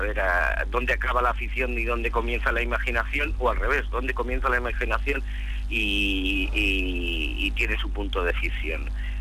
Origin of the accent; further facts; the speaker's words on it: León, Castile and León, Spain; en mi tierra, en León